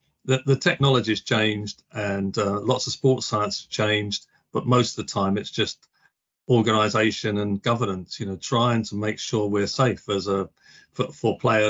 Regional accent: Hackney, London, United Kingdom; Oh, I'm from Hackney in East London.

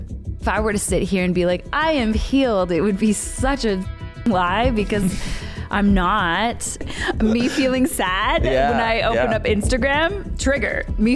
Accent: Canada; I grew up in Canada, so I am no, you know, stranger to the snow

